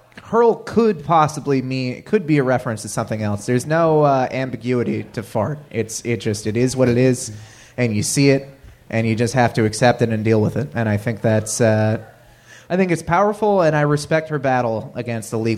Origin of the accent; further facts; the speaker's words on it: Vermont, United States; Yep, I grew up in Vermont.